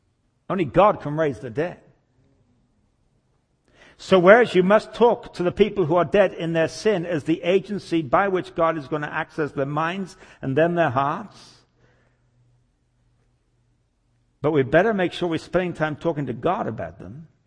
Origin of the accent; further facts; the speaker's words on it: England, United Kingdom; because I come from England and Britain.